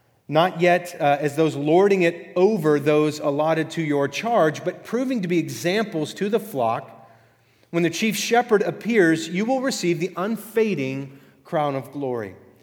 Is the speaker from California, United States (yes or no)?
yes; Clovis, California, United States; I don't know how many of you live in your hometown or the town you grew up in, but I'm from Clovis. I went to the rodeo, all right? I raised some cows.